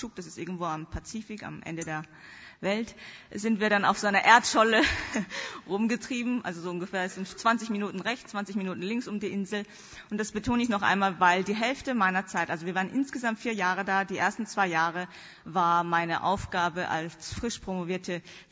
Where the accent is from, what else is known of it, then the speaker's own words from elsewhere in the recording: South Korea; German is a second language; also born or lived in North Rhine-Westphalia, Germany; Ich komme gebürtig aus Südkorea, bin aber in meiner Grundschulzeit in Deutschland, in Nordrhein-Westfalen aufgewachsen, wegen dem Studium von meinem Vater, der auch Theologie studiert hat in Münster. Also von 6 bis 12 war ich in Deutschland, dann bin ich zurück, wieder nach Korea